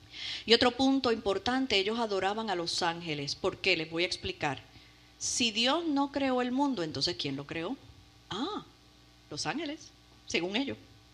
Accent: Puerto Rico; Yo me acuerdo cuando niña en Puerto Rico

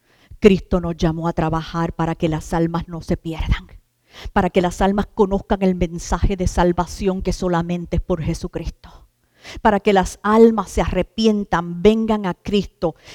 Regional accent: Puerto Rico; yo la he vivido, yo soy puertorriqueña

